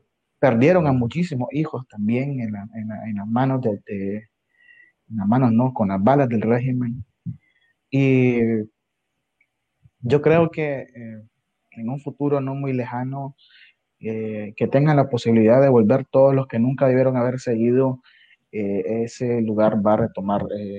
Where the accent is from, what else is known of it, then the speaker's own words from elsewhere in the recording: Catarina, Masaya, Nicaragua; Yo no soy monimboseño, yo no soy masaya, yo soy de Catarina, pero tengo un gran apego con ese sector.